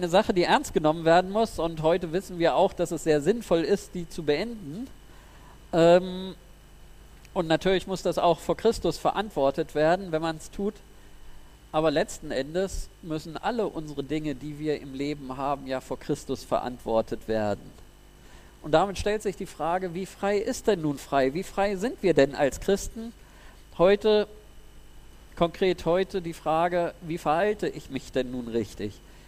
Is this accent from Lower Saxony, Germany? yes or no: yes; Lower Saxony, Germany; dass ich mit der Bahn dann frei von Bayern nach Niedersachsen fahren konnte. In meine Heimatstadt zurück.